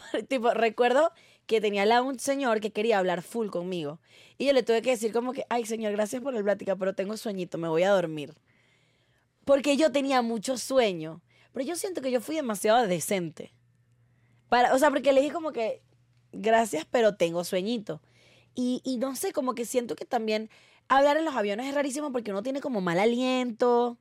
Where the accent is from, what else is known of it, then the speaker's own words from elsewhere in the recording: Caracas, Capital District, Venezuela; now in Mexico City, Mexico; Que, o sea, yo vengo de Caracas